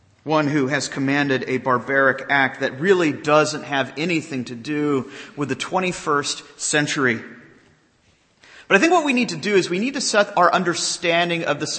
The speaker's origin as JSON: {"language": "English", "region": "Florida", "country": "United States", "tie": "born or raised there", "said": "I grew up in Florida, so you had one of two choices."}